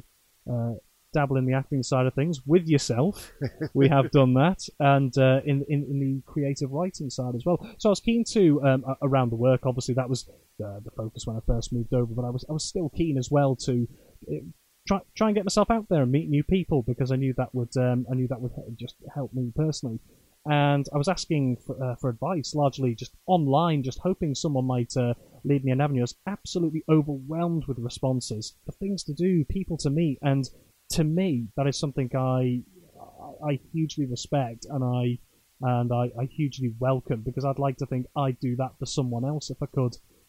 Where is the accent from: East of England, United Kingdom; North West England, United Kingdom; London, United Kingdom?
North West England, United Kingdom; I'm from the Merseyside area originally.